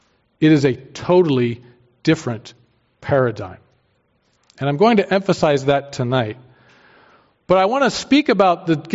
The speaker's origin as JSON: {"language": "English", "region": "Pennsylvania", "country": "United States", "tie": "born or raised there", "said": "In the 1970s, I grew up in the Mennonite Church. It was Lancaster County, Pennsylvania, and we went to a conservative evangelical Mennonite church."}